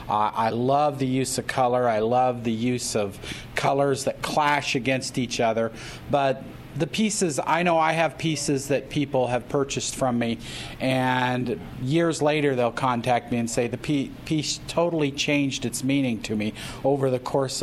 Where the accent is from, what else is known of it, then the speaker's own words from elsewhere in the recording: Knoxville, Iowa, United States; now in Emmitsburg, United States; I live in Emmitsburg, Iowa. And that's about 3 hours away from here. But I was born and raised in Knoxville, graduated from Knoxville High School in 1981.